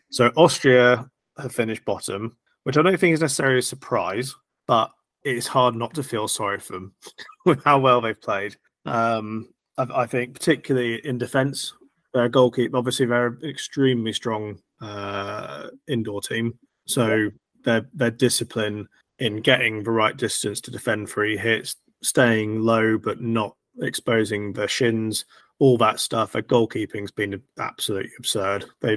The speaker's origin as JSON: {"language": "English", "region": "Scotland", "country": "United Kingdom", "said": "I am legally Scottish, so I am cheering them on"}